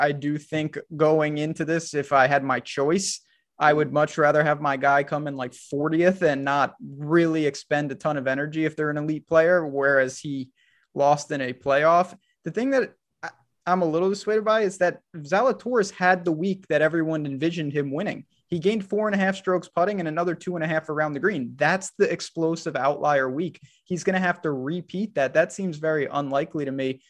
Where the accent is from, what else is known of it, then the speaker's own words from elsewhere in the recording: New York, United States; We're both from the North. Like, I'm from New York. You're a Northeast. We talk fast.